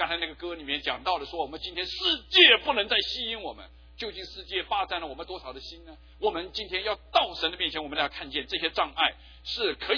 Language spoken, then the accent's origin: Chinese; China; 这我们中国人也知道，万恶淫为首。